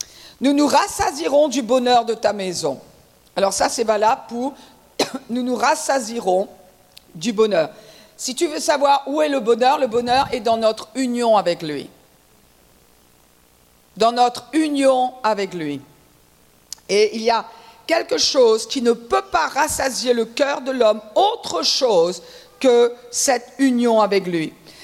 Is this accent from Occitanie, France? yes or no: no; Brittany, France; Et comme je suis bretonne et que j'aime le son du vent, ça allait.